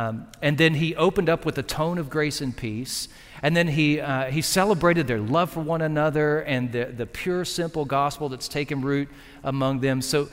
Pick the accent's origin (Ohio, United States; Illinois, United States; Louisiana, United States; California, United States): Louisiana, United States; Baton Rouge; now in Beaumont, United States; I grew up in South Louisiana in Baton Rouge, and my first Texas experience was Port Arthur.